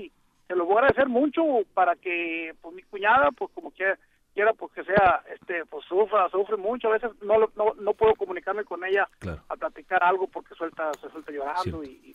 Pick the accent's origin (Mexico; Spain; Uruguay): Mexico; Sinaloa; yo soy truck driver, escuché en la radio bilingüe que estaban las muchachas, yo también soy de Sinaloa